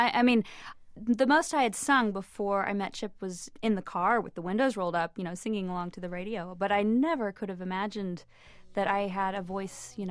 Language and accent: English; Austin, Texas, United States; also born or lived in New York; I lived in Brooklyn, well, Manhattan and Brooklyn, for almost a decade, and just moved back to my hometown of Austin a couple of years ago